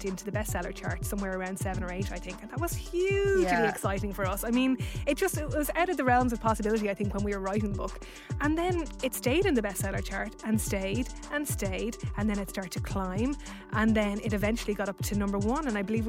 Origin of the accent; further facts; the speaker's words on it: Borris, Leinster, Ireland; It's my hometown. My entire family were there.